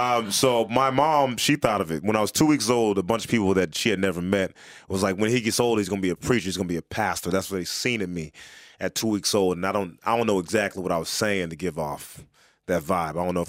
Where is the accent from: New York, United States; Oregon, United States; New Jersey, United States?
Oregon, United States; Portland; Yeah. I grew up in, I was born in Portland, Oregon. You know Oregon?